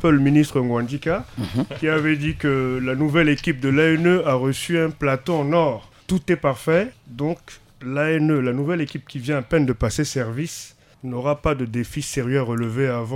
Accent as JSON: {"language": "French", "country": "Central African Republic", "said": "Moi, en tant que centrafricain, je ne connais pas le nombre de bureaux de vote."}